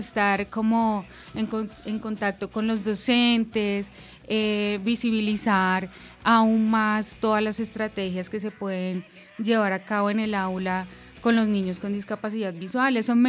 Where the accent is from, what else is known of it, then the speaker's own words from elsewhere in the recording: Garzón, Huila, Colombia; soy de Garzón Huila